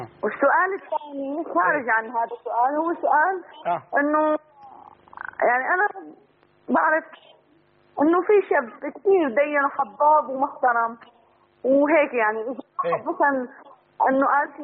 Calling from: Syria; أنا من سوريا

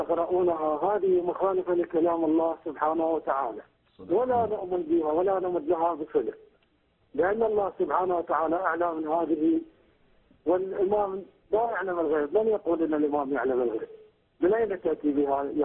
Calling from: Iraq; أنا شيعة وأتكلم من العراق

